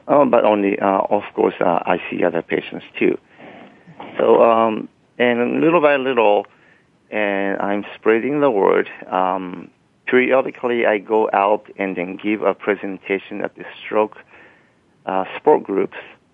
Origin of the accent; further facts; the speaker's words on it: Japan; now in United States; since I'm from Japan and I'm a Japanese acupuncturist